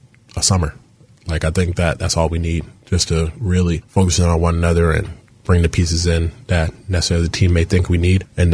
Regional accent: Charlotte, North Carolina, United States; Yeah, it's a different feeling because I'm a guy from Charlotte. So I've seen it from when I was a kid, seeing the organization

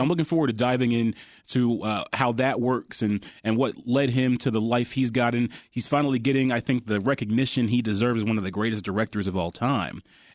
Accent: Ohio, United States; Yeah. You know, I'm from Ohio. Great state of Ohio

